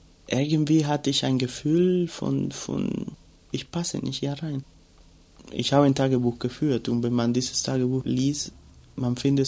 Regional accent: Cuba; German is a second language; now in Germany; Woher kommst du? Ich komme aus Kuba.

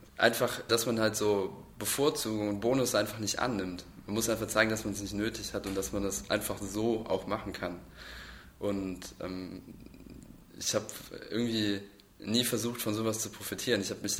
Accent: Cologne, North Rhine-Westphalia, Germany; da, wo ich aufgewachsen bin, also in Zollstock, da gab es zu der Zeit, glaube ich, was weiß ich, so in den 80ern oder so, wahrscheinlich noch nicht so viele dunkelhäutige Kinder.

